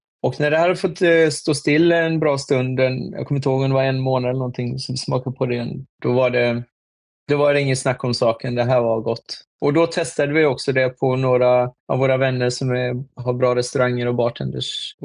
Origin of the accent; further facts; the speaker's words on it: Åsa, Halland County, Sweden; Där vi växte upp, eller då där i Åsa.